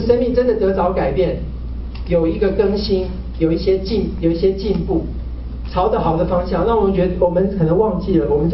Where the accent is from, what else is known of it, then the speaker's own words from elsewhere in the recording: Taiwan; 因为我是从台湾来的